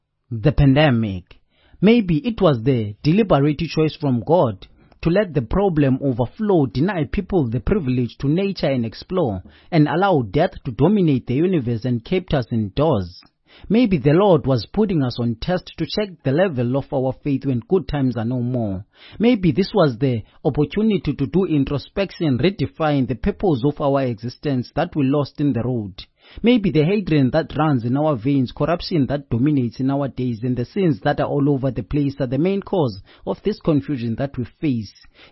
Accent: Eastern Cape, South Africa; I'm from South Africa at Eastern Cape.

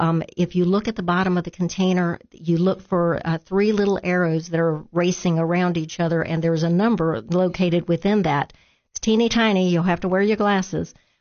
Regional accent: Brazil; I grew up in Brazil, and people had their personal gardens in their yard and, you know, grew their own greens and had their orange trees and mango trees, avocado trees. We had all that and chickens living in the yard.

